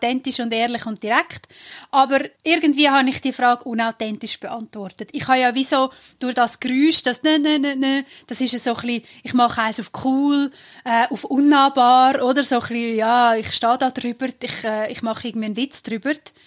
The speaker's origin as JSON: {"language": "German", "country": "Switzerland", "said": "aber bei uns in der Schweiz habe ich manchmal das Gefühl, sobald jemand nicht so hundertprozentiges Bild reinpasst, ist es dann ein bisschen schwierig."}